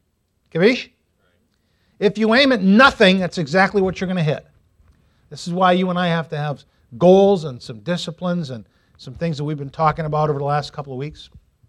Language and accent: English; Agawam, Massachusetts, United States; Now, I grew up in Agawam, Massachusetts, played Little League from the time I could remember.